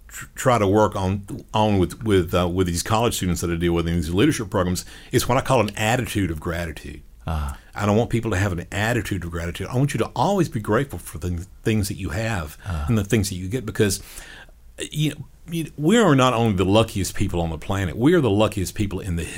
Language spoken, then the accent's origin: English; Panama City Beach, Florida, United States; And I was playing, teen clubs and growing up on Panama City Beach.